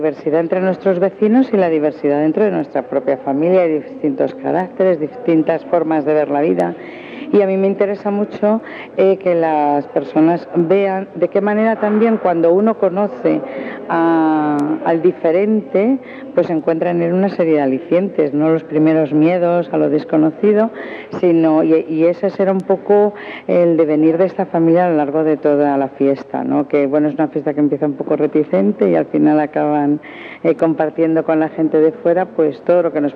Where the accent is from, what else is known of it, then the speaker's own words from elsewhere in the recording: Spain; somos españoles de hoy